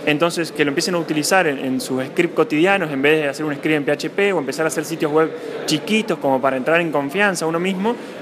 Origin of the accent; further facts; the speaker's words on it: Paraná, Entre Ríos, Argentina; De Paraná soy yo.